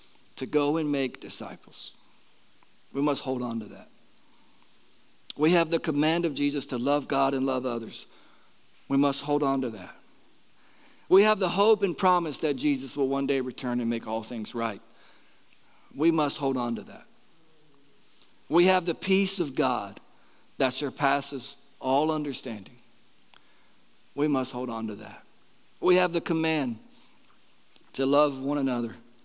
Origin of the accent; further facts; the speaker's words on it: Florida, United States; I know some of us, like myself, we're born and raised in Florida.